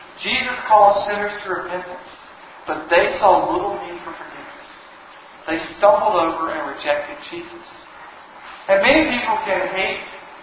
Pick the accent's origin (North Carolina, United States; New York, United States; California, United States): North Carolina, United States; I grew up in North Carolina.